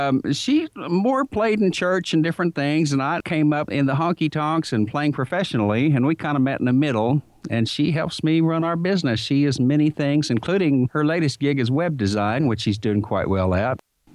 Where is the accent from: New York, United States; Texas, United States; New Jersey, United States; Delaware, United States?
Texas, United States; also born or lived in California / Florida; I grew up in Texas, and they were mainstreaming us at that time, so I went to public school. I'm a military brat, so I went to kindergarten in California and in Florida.